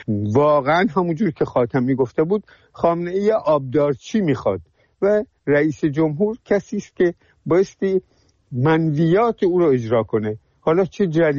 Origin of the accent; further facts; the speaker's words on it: Iran; ما ایرانی هستیم